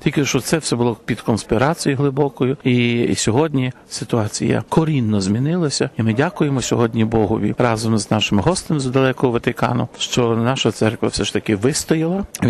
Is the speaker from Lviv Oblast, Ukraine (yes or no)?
yes; Lviv, Lviv Oblast, Ukraine; я, який закінчив Рижську духовну семінарію, як львів'янин повернувся до Львова